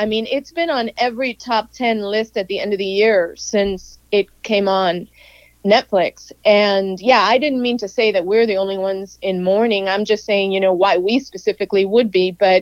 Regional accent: United States; And, you know, I'm Cuban American and the show is based on a Cuban American family.

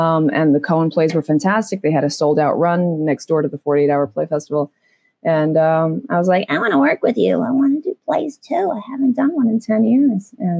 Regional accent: New York, United States; I'm from New York, so I know like tropical kind of wild weather.

